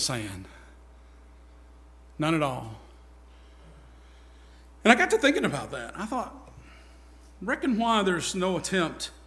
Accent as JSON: {"language": "English", "town": "Gadsden", "region": "Alabama", "country": "United States", "said": "Well, I'm more from Gadsden, Alabama, where we had, you know, we had the cotton gin in the mill village."}